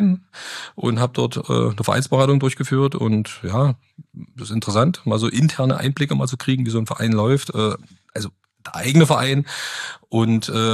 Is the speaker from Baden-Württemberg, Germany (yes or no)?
no; Zörbig, Saxony-Anhalt, Germany; wohnhaft komme ich aus Zürbig, ja. Also Stumsdorf liegt bei Zürbig.